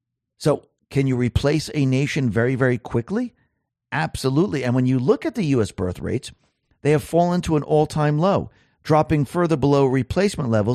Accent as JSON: {"language": "English", "country": "Netherlands", "said": "Let me back this up for you with some statistics from my home country. Let's take Amsterdam, the capital."}